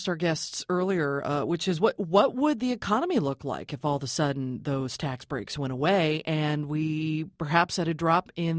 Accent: Portland, Oregon, United States; Well, Alexis is on the line from my hometown, Portland, Oregon.

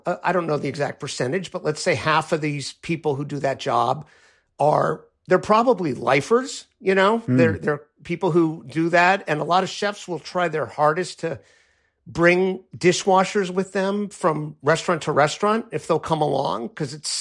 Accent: Miami, Florida, United States; I happened to speak some pretty good Spanish because I grew up in Miami

